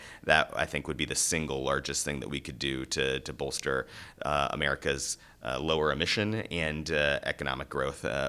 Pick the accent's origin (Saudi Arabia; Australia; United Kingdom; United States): United States; Midwest; I'm from the Midwest originally